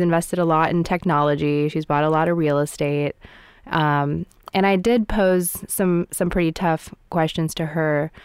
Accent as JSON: {"language": "English", "town": "San Francisco", "region": "California", "country": "United States", "tie": "born or raised there", "said": "and also growing up in San Francisco, I always heard the university's name"}